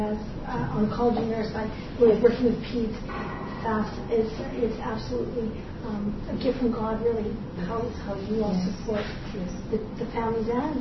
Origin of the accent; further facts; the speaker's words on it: Canada; from Canada, and I want to say thank you to both of you.